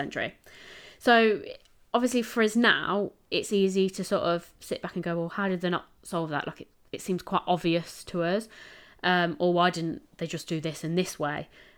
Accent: United Kingdom; so as British people aren't very good at starting things, so we take it off everyone else.

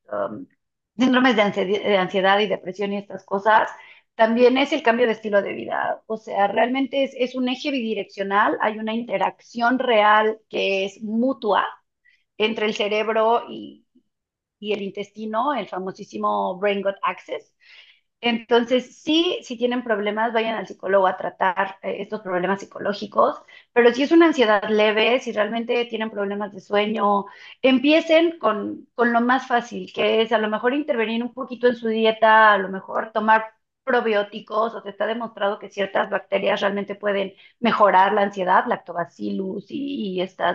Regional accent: Mexico; moved away; todo eso lo descubrí cuando me fui de México, desafortunadamente. He regresado a México pocas veces y no he tenido la oportunidad de explorar mucho cervecerías mexicanas

